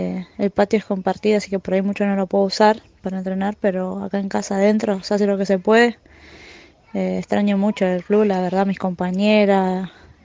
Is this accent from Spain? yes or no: no; Rosario, Santa Fe, Argentina; now in Pérez, Argentina; Yo nací y me crié en Rosario, pero bueno, ahora vivo acá hace 9 años con mi pareja y con toda su familia.